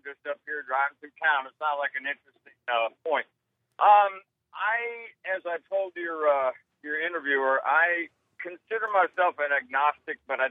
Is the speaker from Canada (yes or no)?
no; the South, United States; I'm not from this area. I'm from the South, where all those supposedly narrow-minded are.